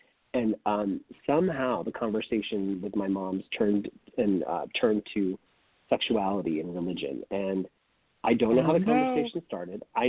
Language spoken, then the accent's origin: English; San Francisco, California, United States; growing up in San Francisco was probably one of the best things that I could have hoped for. You know, San Francisco is such an accepting place, and there's a space there literally for everybody